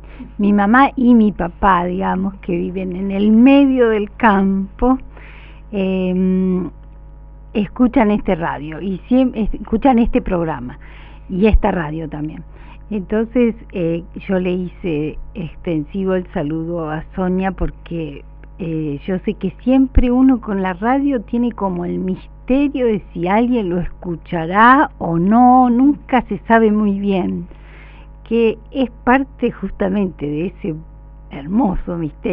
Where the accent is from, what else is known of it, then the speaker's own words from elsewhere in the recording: Rosario, Santa Fe, Argentina; mis padres y yo somos todos rosarinos.